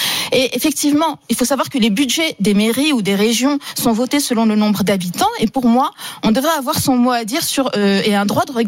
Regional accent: Morocco; now in France; Je ne suis pas française. J'ai grandi au Maroc, ça fait partie de moi, mais j'aime la France, j'y vis

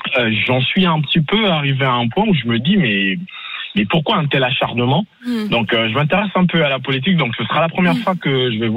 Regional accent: Gabon; born there; Je suis né au Gabon.

